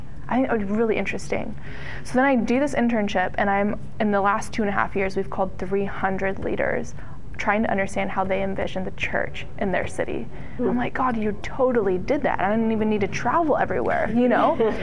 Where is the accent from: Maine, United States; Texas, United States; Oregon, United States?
Oregon, United States; Portland; And yeah, so … I grew up in the Portland area, and I actually went to Multnomah University, which is a local Bible university